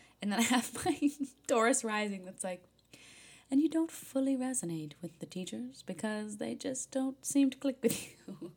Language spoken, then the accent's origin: English; New England, United States; also born or lived in Indiana / Kentucky; I grew up in New England, was born and raised in southern Indiana-Kentucky border.